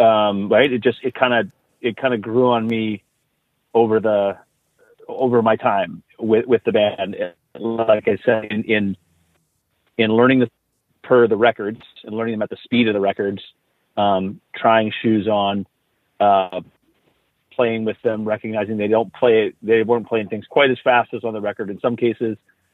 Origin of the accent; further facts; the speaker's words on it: Troy, Michigan, United States; also born or lived in Detroit; And so I was born in Detroit and we grew up in suburbia in Troy, Michigan.